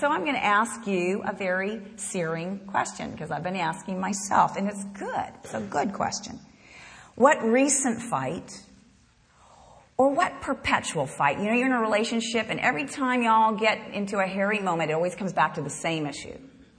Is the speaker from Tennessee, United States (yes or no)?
no; Asheville, North Carolina, United States; I had the desire in my heart to live in my hometown in Asheville, North Carolina